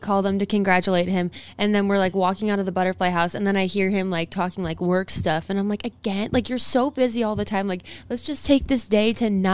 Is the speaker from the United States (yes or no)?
yes; Nebraska, United States; because my family's from the Chicago area, his family's from St. Louis, and we're from Nebraska.